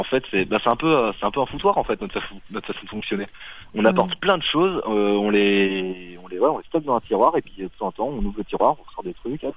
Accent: Lyon, Auvergne-Rhône-Alpes, France; On est de Lyon.

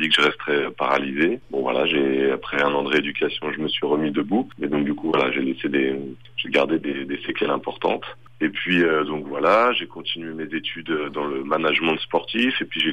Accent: Saint-Denis, Île-de-France, France; Je viens de Saint-Denis, donc c'est un des berceaux du rap français.

